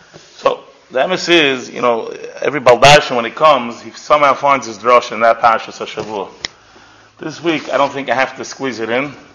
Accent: Lakewood, United States; I come from Lakewood. I didn't grow up knowing much about sports.

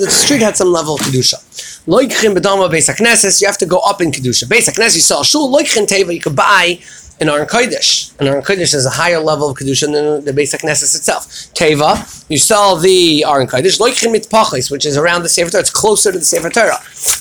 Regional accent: United States; And where I grew up in Washington, and many communities the same

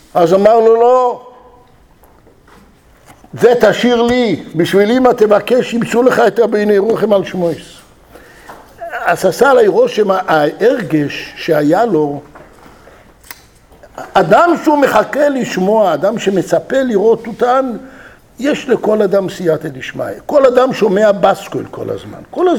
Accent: Jerusalem, Jerusalem District, Israel; אני בא מירושלים

